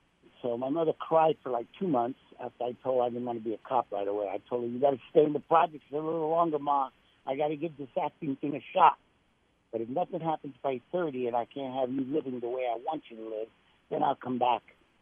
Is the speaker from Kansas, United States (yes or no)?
no; New York, United States; And I said, I grew up in Harlem. I can act.